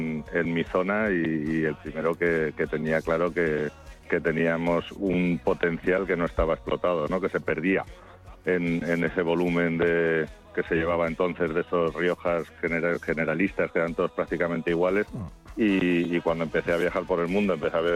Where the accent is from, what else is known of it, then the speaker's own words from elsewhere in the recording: Laguardia, Basque Country, Spain; yo nací aquí, ¿no? Nací en La Guardia y es donde me siento cómodo y creo que lo que conozco y conozco bien, pero me moví por otras zonas y al final decidí que no me quería mover, ya no de La Rioja, sino de mi pueblo